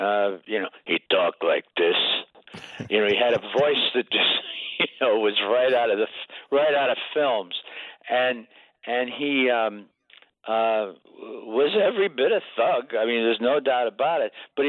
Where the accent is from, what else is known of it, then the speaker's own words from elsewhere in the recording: Niles, Michigan, United States; also born or lived in Dayton, Ohio; now in New York City, United States; I was born in Dayton, Ohio, and I was raised in Niles, Michigan, but I've lived right across from the Ed Sullivan Theater for about the last four years